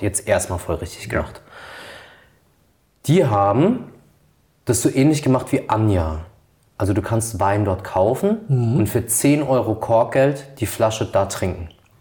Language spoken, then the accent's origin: German; Rhineland-Palatinate, Germany; Weil bei uns in der Pfalz, in meiner Heimatstadt, eine Weinbar aufgemacht hat.